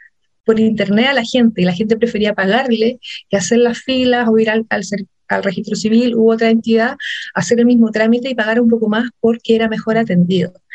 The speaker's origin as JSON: {"language": "Spanish", "region": "Ñuble", "country": "Chile", "said": "yo soy de Ñuble, tú estás desde Biobío"}